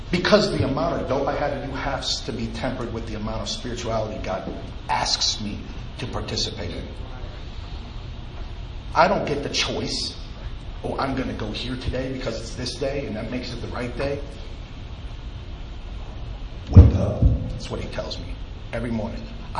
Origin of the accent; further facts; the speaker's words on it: New York, United States; So I'm from New York. It says, you guys. You guys, right?